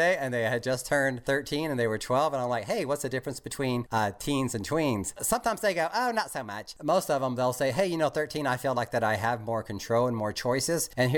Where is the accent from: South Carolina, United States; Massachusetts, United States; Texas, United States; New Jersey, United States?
Texas, United States; accent: Texan twang; now in California, United States; So I'm from Texas. And when I first moved to California, I was twanging and like little accent.